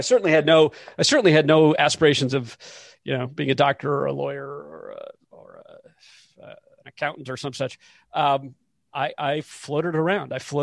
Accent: Michigan, United States; I grew up in Michigan. So I grew up in the Midwest.

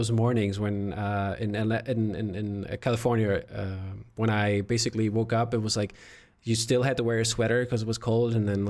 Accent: East Germany, Germany; English is a second language; since I grew up in East Germany and so socialism was a big thing and communism and stuff like

